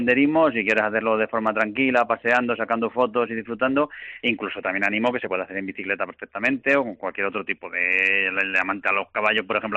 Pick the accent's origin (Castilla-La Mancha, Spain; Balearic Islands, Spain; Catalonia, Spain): Castilla-La Mancha, Spain; yo en mi pueblo es bastante buena la comunicación, estamos muy cerca de Talavera, de Toledo, incluso de Madrid, por buenas carreteras, pero nos falta la velocidad de Internet.